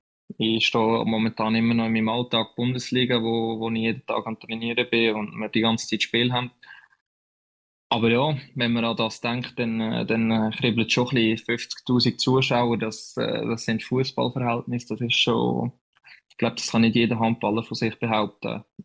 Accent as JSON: {"language": "German", "country": "Switzerland", "tie": "born or raised there", "said": "obwohl ich den deutschen Pass auch habe, muss ich sagen, ich bin Schweizer. Ich bin in der Schweiz aufgewachsen, ich habe 23 Jahre in der Schweiz gelebt."}